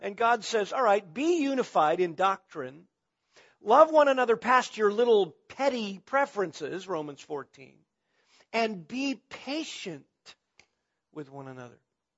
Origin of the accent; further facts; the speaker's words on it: California, United States; I'm not like you. I grew up in Southern California.